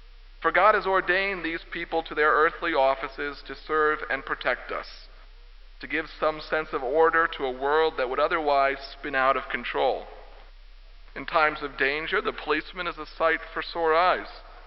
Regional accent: United States; Maybe because I'm American, or maybe because I'm a sinner.

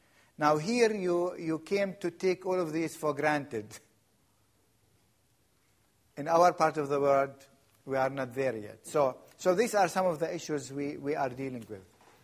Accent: Bethlehem, West Bank, Palestine; When I grew up in Bethlehem

